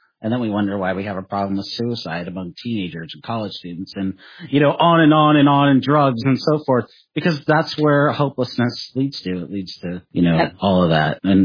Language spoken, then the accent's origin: English; Seattle, Washington, United States; also born or lived in California; It obviously was there when I lived in California, growing up in Seattle.